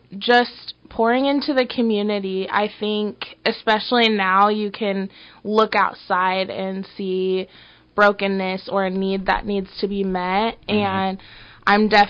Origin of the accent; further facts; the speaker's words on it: Bellevue, Nebraska, United States; I'm from Bellevue, Nebraska. Okay. Yeah, born and raised. I love it. I love Bellevue.